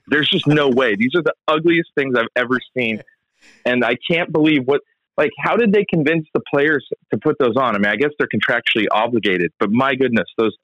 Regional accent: Rohnert Park, California, United States; Yeah. I grew up in Rohnert Park, about an hour north of San Francisco.

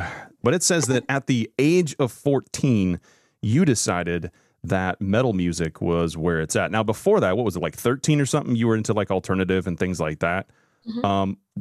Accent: Iowa, United States; I'm actually from Iowa

